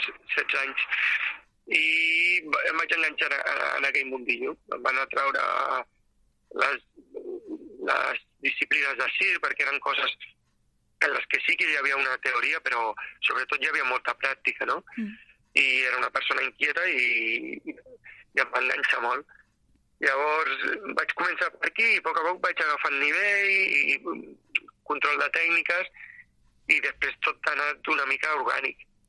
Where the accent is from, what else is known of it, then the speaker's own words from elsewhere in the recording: Barcelona, Catalonia, Spain; Doncs mira, vaig arribar perquè jo sóc de Nou Barris i allà, com tu has parlat abans